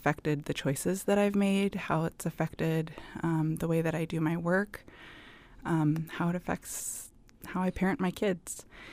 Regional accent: Anchorage, Alaska, United States; I'm Inupiaq. I grew up here in Anchorage. My family's from Unalakleet. I spent my summers there.

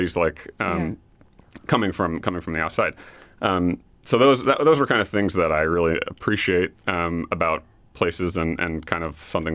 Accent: Florida, United States; also born or lived in Wisconsin; now in Alaska, United States; But I grew up in South Florida, actually.

